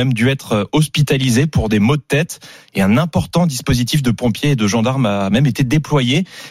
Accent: Grand Est, France; Comme on dit chez moi en Alsace

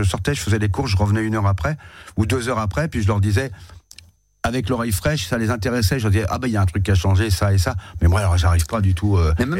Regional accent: Paris, Île-de-France, France; je suis parisien quand même, bon, faut pas déconner.

